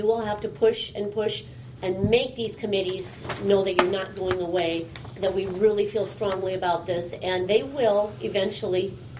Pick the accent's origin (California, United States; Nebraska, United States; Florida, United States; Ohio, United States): Nebraska, United States; Hubbard; from Hubbard, Nebraska.